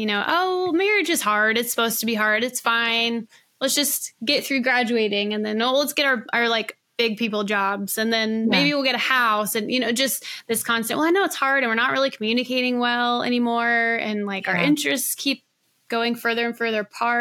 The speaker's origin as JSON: {"language": "English", "town": "Nashville", "region": "Tennessee", "country": "United States", "tie": "born or raised there", "said": "Born and raised here."}